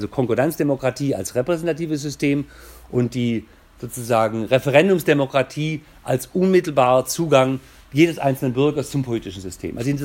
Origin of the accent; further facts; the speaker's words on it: Baden-Württemberg, Germany; Ich bin Schwabe, Waage, katholisch, Anthroposoph, wenn du das genau wissen willst, Familienvater, Großvater